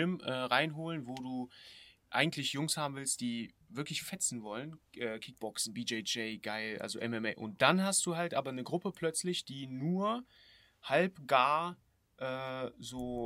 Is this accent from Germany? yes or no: no; Russia; ich komme ja aus Russland und da ist Kyokushin-Karate sowas wie Volkssport.